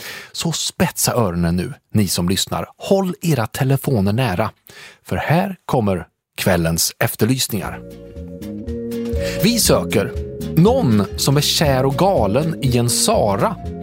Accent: Värmland, Sweden; som värmlänning

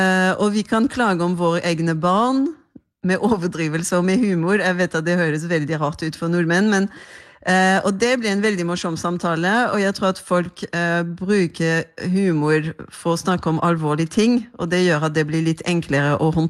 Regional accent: Marseille, Provence-Alpes-Côte d'Azur, France; Norwegian is a second language; now in Norway; jeg kommer fra Marseille som en ganske fattig havneby som i Sør-Frankrike

